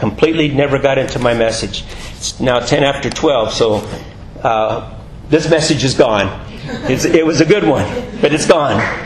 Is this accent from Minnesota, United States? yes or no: no; California, United States; We grew up in Orange County. Orange trees everywhere. You could buy an acre of ground for whatever.